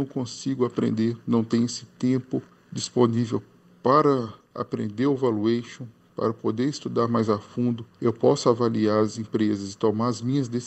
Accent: Esmeraldas, Minas Gerais, Brazil; sou de Esmeraldas, Minas Gerais

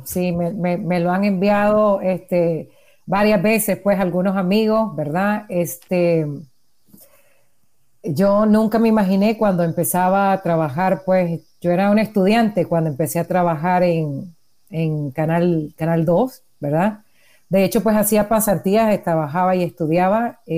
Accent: Nicaragua; y soy periodista independiente nicaragüense

